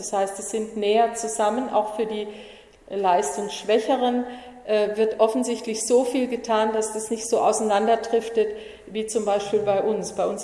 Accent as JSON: {"language": "German", "region": "Baden-Württemberg", "country": "Germany", "said": "dass bei uns in Deutschland und speziell in Baden-Württemberg der Hang der Eltern zur Ganztagsschule nicht so positiv aufgenommen wird"}